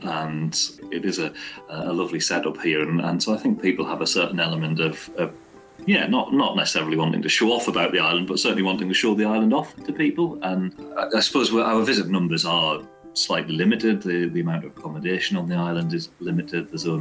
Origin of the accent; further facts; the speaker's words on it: Sunderland, North East England, United Kingdom; now in Fair Isle, United Kingdom; Initially I'm from Sunderland, so it's quite a contrast between growing up in the middle of it's now a city. It was a large town when I grew up there, and Fair Isle with a population of about 50 people.